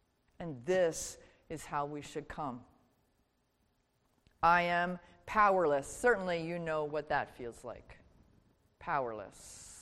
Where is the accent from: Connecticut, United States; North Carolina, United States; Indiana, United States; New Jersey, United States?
New Jersey, United States; I grew up in South Jersey, so sorry.